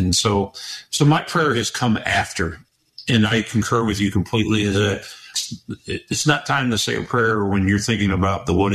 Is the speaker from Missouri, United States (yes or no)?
yes; St. Louis, Missouri, United States; So growing up in South St. Louis like I did, it's a like any other urban areas, it's compacted. We have homes that are next to each other, 36 inches apart.